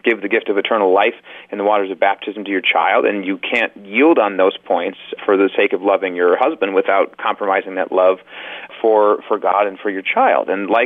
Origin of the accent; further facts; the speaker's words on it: Indianapolis, Indiana, United States; I used to go into this music store near my hometown, music store in Indianapolis.